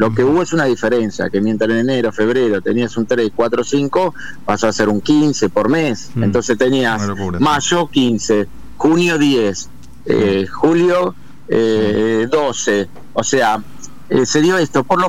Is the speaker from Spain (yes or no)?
no; Argentina; somos argentinos, bueno, y vos sabés lo que somos con la inflación.